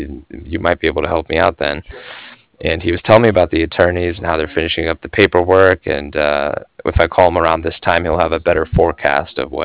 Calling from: Cardiff, Wales, United Kingdom; And I'm calling from Cardiff.

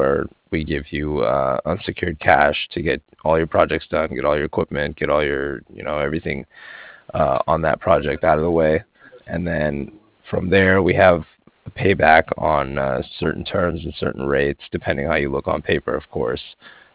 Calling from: Cardiff, Wales, United Kingdom; I was calling from Cardiff

